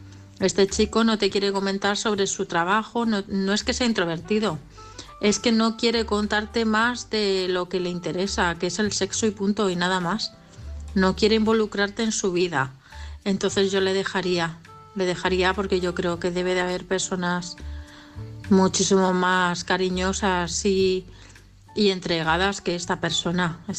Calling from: Parla, Community of Madrid, Spain; de Parla.

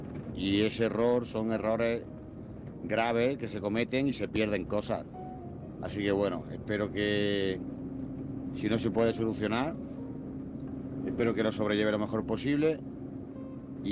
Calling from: Jaén, Andalusia, Spain; corresponsal de Jaén. Aquí vamos en ruta

